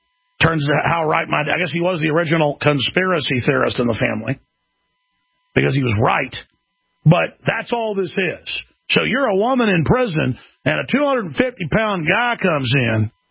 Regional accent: Dallas, Texas, United States; also born or lived in Austin, United States; this is what I experienced growing up in Dallas, Texas, living in Austin, Texas, spending a lot of summers, at least a month each summer for a lot of years with my cousins down in San Antonio

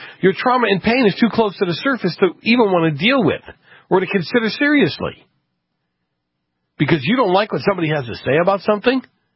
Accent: Massachusetts, United States; the UMass Amherst, Massachusetts, again, my home state

